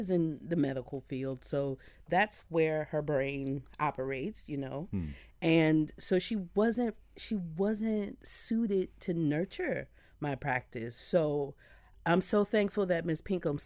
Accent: St. Louis, Missouri, United States; You know, I'm from St. Louis, so growing up there, I would act out through my mother's nail polish.

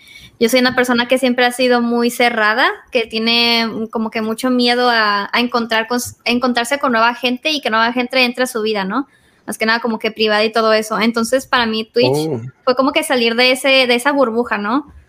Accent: northern Mexico, Mexico; yo tengo actualmente 23 años. Soy de México, del norte.

